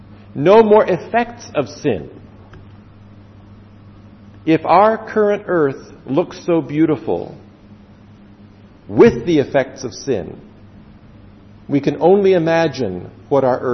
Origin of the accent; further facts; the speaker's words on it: Taiwan; because I grew up in Taiwan and they were living in the United States